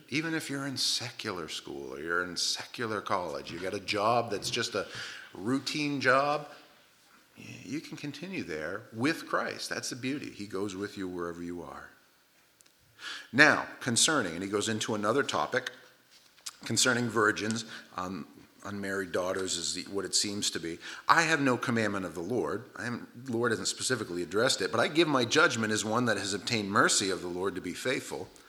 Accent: United States; I'm an American. I'm very thankful, and I'm glad for the freedoms that I have.

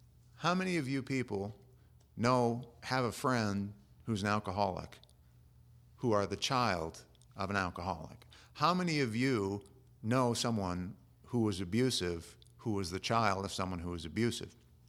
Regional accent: United States; We grew up in America, and we know that justice is there with the blindfold on and the scales

